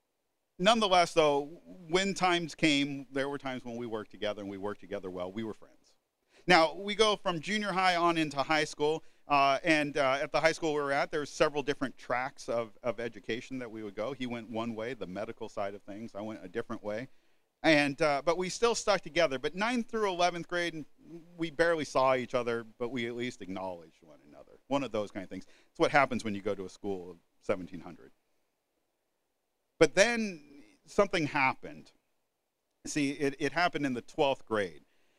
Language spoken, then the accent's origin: English; Portland, Oregon, United States; I know that might not sound like that big of an achievement, but I grew up in Portland.